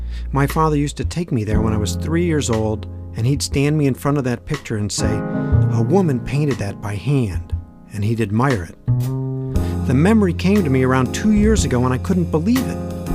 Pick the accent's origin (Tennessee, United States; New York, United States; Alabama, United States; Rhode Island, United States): New York, United States; Brooklyn; I grew up in Brooklyn, and we were very poor, but I didn't know I was poor.